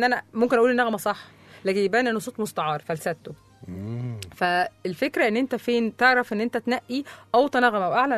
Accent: Egypt; بكلم لبناني يعني من كتر ما سمعت اتقنت اللهجه عند اصحاب لبنانيين، وانت ببلش احكي لبناني ما بيقعدوا يصدقوا اني مصريه يعني اول ما رحت على لبنان ما عادوا يصدقوا اني مصريه على كتر ما بحكي

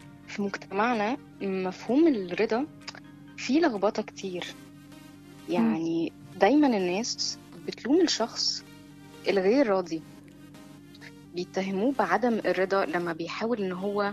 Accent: Alexandria, Alexandria Governorate, Egypt; من اسكندرية.

